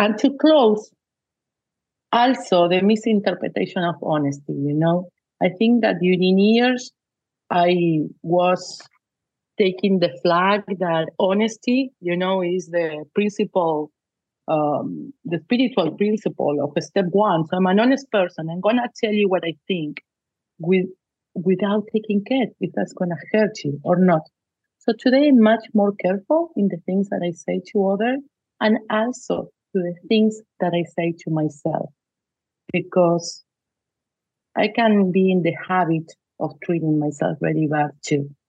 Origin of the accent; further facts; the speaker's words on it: Argentina; I'm not going to disguise behind the cultural or the nationality, but I am from Argentina.